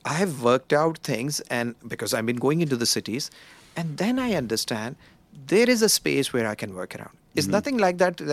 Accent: Karachi, Sindh, Pakistan; born there; English is a second language; moved away; I'm originally from Karachi.

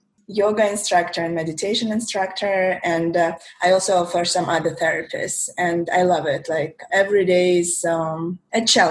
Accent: Kyrgyzstan; now in United States; So I immigrated to America in 2011, and I'm Korean ethnically, but I come from Kyrgyzstan, which is a former Soviet Union republic. So I moved to Virginia in 2011, and I pretty much had to start from scratch.

